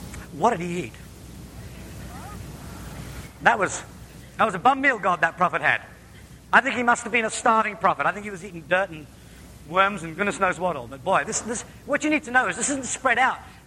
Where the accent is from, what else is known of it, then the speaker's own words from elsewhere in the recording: New Zealand; now in England; I was brought up in New Zealand. I didn't know what it was to live with fences till I came to England.